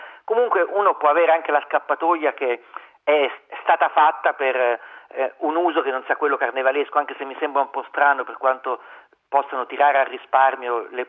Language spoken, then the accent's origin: Italian; Umbria, Italy; vengo dall'Umbria francescana